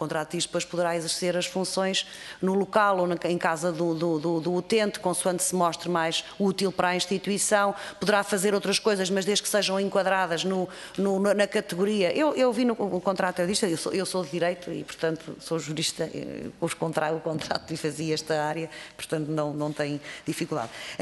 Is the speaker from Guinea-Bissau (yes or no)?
no; Aveiro, Portugal; eu sou de um distrito vizinho do seu, sou do distrito de Aveiro